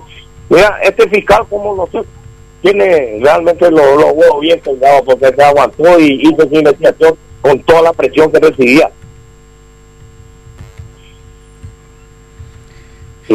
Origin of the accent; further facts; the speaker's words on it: Luque, Central, Paraguay; Nosotros somos de Luque, de la República de Luque.